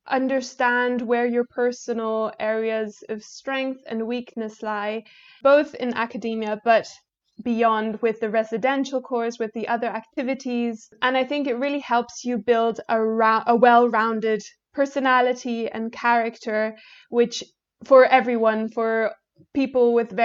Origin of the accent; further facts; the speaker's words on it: Tanzania; growing up in Tanzania, you don't really have the opportunity to do so